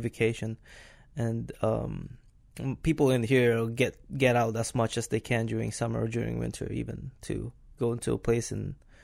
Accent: Philippines; born there; I was born in Philippines, and there's

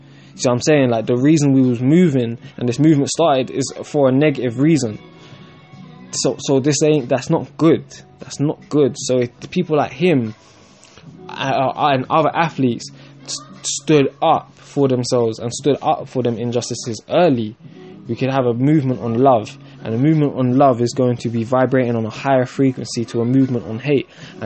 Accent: England, United Kingdom; Like, I live in England, and throughout my whole life I've been reminded by multiple white people that I am not English or British. I am black. You see what I'm saying? So they don't even, I was born here

